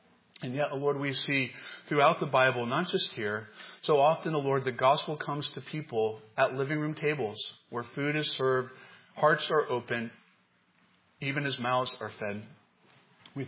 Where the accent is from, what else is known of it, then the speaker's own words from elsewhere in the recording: Southern United States, United States; I'm from the South.